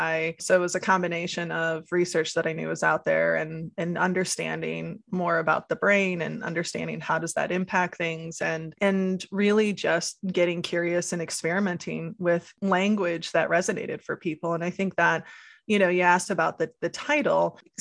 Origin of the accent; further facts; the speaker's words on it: Midwest, United States; You know, growing up in the Midwest, you know, something we talk about a lot is the whole Midwest nice